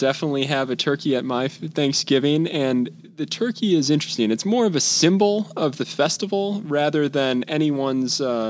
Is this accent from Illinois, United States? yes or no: yes; Chicago, Illinois, United States; So I grew up here in the Midwest, Chicago specifically, and have spent most of my life here.